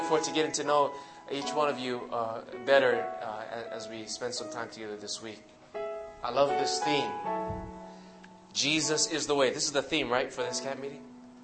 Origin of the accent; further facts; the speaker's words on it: Hawaii, United States; You know, growing up in Hawaii, Hawaii is known for being a melting pot of all types of different nationalities.